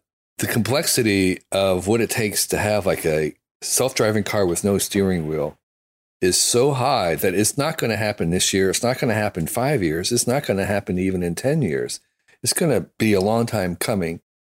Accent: United States; Because I'm an American, you know, I think like American. And I have a certain amount of pride in America

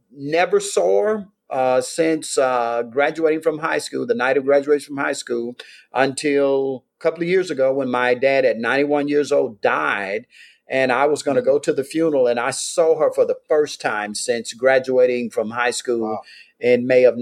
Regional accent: Meridian, Mississippi, United States; I grew up in abject poverty, being raised by a mother, a single parent of four boys and four girls.

